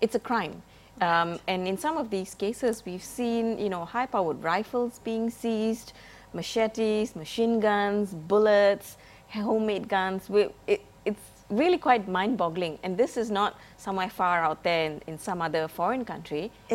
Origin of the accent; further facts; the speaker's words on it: Malaysia; as a Malaysian, working in Malaysia